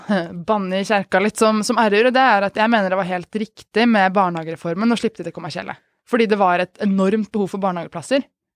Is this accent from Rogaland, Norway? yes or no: no; Moss, Østfold, Norway; Selv kom jeg jo fra Moss